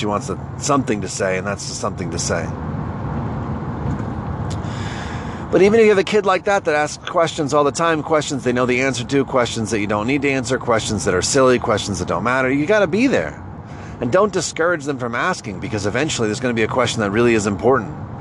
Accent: Northeast, United States; I'm from the Northeast. I'm, ethnically speaking, part Italian, part Irish, part Dutch.

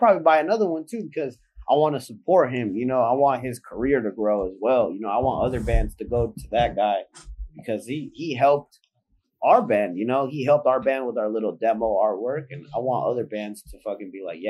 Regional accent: West Coast, United States; I grew up on the West Coast, you feel me?

